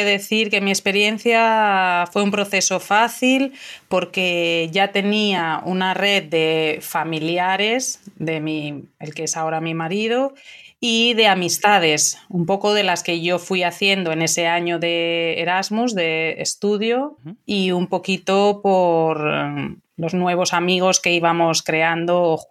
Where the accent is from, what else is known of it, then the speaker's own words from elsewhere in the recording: Valladolid, Castile and León, Spain; now in Messina, Italy; aunque soy de España, de una ciudad que se llama Valladolid, actualmente vivo en Italia, en Sicilia y más concretamente en Messina.